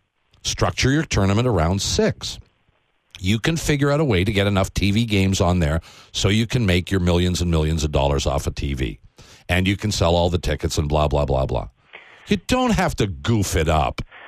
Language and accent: English; Canada; when you think about the best hockey you've seen in your life as a Canadian